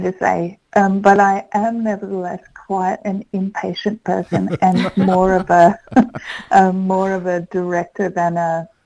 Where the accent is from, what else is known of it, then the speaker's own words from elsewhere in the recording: Melbourne, Victoria, Australia; I'm actually from Melbourne.